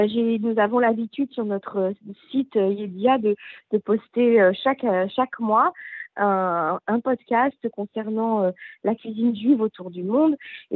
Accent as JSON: {"language": "French", "country": "Tunisia", "moved": "yes", "lives_now": "France", "said": "on a quitté la Tunisie, on est parti en France. C'était déjà deux mondes complètement différents et complètement opposés. C'était un exil forcé, c'était une souffrance, c'était un départ qui a causé beaucoup de peine."}